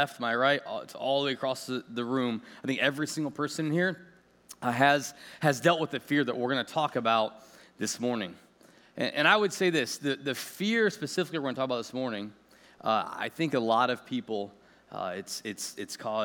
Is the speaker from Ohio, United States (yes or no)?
yes; Clyde, Ohio, United States; And I grew up in the Clyde Green Springs area. And at that time, I had dated a girl that lived in Norwalk